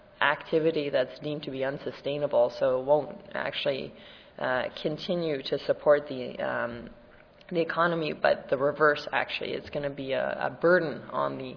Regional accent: Canada; Different from a country like one I come from Canada

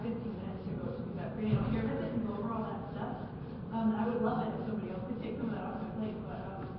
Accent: Washington, United States; I'm from Washington State, and we have a lot of really great reproductive laws.

